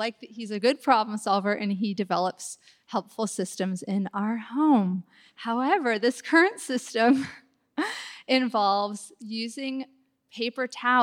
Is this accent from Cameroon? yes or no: no; Mercer Island, Washington, United States; Yeah, I'm from Mercer Island.